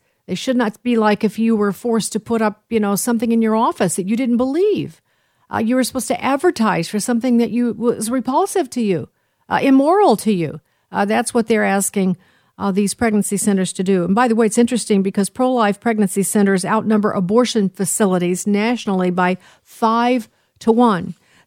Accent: Illinois, United States; And there are some, trust me, it's my home state.

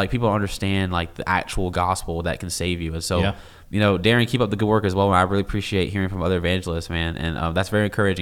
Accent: United States; So I'm an American, bro, through and through.

